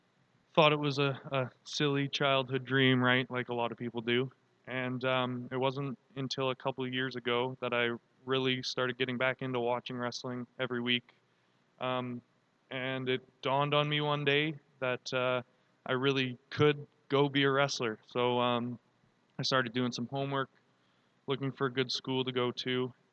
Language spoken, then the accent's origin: English; Victoria, British Columbia, Canada; I was born and raised in Victoria, British Columbia. Been there for 27 years. I'm 27 years old.